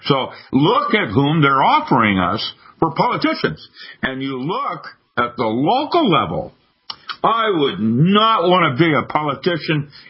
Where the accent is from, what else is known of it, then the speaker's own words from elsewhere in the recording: United States; And at least I still hold pride in being an American, and I feel ugly.